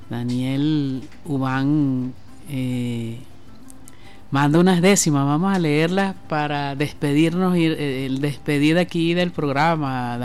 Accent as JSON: {"language": "Spanish", "town": "Caracas", "region": "Capital District", "country": "Venezuela", "said": "Tengo deuda yo como caraqueña."}